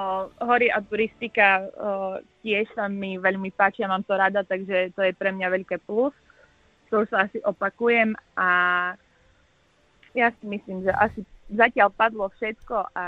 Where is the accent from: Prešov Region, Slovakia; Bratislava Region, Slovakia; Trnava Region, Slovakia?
Prešov Region, Slovakia; Stará Ľubovňa; Zo Starej Ľubovne.